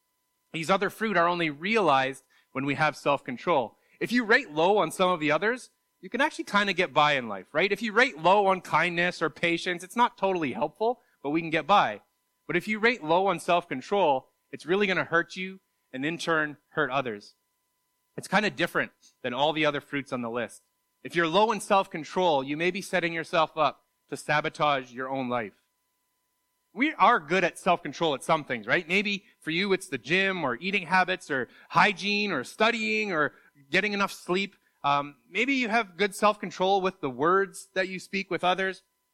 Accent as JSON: {"language": "English", "town": "Winnipeg", "region": "Manitoba", "country": "Canada", "said": "I'm from Winnipeg and coming out for the weekend to be a part of the service this morning"}